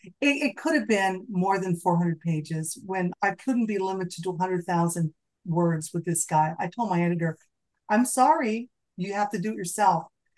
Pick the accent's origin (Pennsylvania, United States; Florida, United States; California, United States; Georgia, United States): California, United States; San Diego; I grew up in San Diego. We had some tuna fishermen here, and we just didn't have farms here that I knew about.